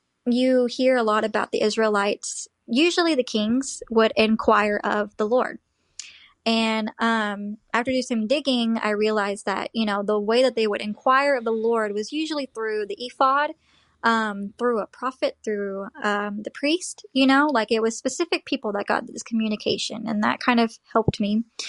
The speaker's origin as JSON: {"language": "English", "town": "Houston", "region": "Texas", "country": "United States", "said": "I'm 22, and I'm from Houston, Texas."}